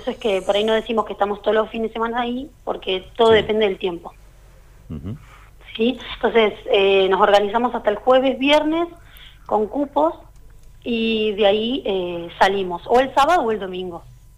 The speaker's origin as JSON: {"language": "Spanish", "region": "Neuquén", "country": "Argentina", "said": "Yo soy de Neuquén, Arturo es de Plotier."}